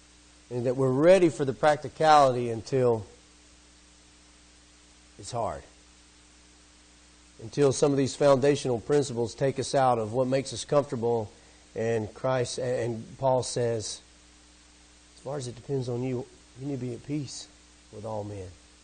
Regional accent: Alabama, United States; I'm the fastest talking Alabamian he's ever met. And I will apologize for my accent.

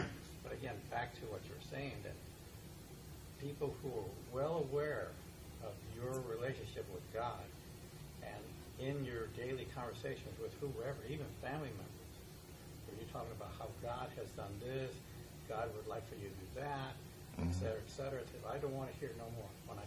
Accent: El Paso, Texas, United States; born there; I was born in El Paso, Texas, desert.

